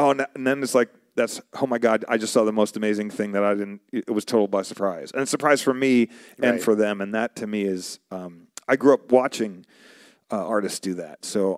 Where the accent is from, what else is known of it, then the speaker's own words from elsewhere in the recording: New York, United States; also born or lived in Arizona; So originally I'm from New York. Before I moved to Arizona, I was in New York and I was listening to, I was in New York, moved out to Arizona.